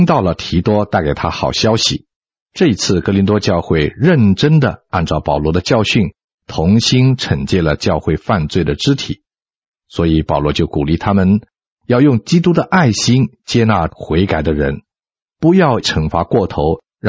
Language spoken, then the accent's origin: Chinese; China; 我们中国人认为心就是一个人心智的中心